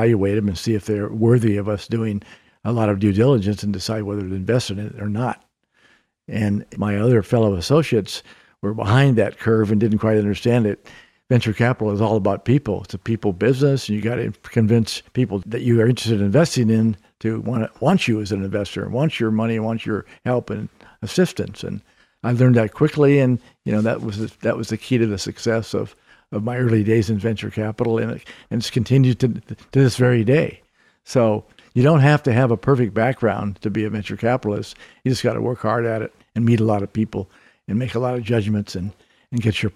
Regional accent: Seattle, Washington, United States; I was not from the Ivy League. I was from Seattle. I went to a state university in Seattle

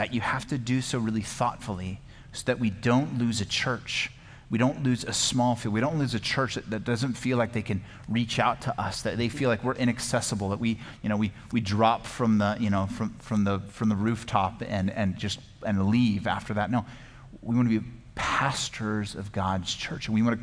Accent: Tucson, Arizona, United States; I grew up here in Tucson, so at CDO, we had a Christian club.

